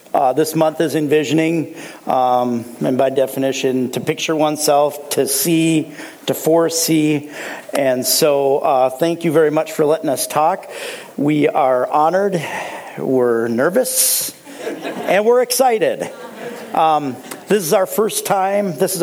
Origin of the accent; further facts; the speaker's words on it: Maple Grove, Minnesota, United States; I grew up in Maple Grove about 300 years ago, and I had a what I look as a fairly traditional family back then.